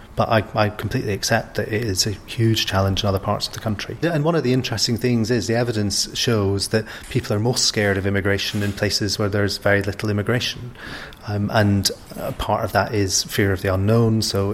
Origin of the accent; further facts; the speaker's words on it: Scotland, United Kingdom; now in London, United Kingdom; I'm Scottish, so I'm British too, but in some senses I'm a migrant to London and to Hackney, as many people in London are.